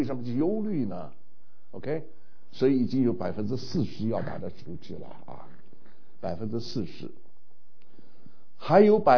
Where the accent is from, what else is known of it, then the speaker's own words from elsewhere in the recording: China; now in United States; 当我小时候在中国的时候，我们见面就会问你吃过饭了吗